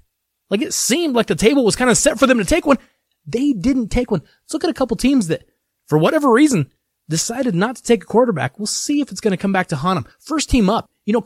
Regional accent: Denver, Colorado, United States; My hometown Denver Broncos

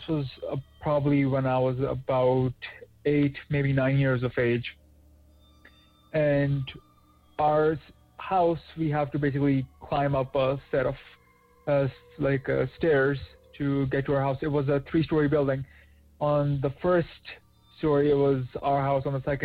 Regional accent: Pakistan; I was still in my home country of Pakistan. And usually you lived in like a very rural area, very urban area actually, where it was extremely commercial

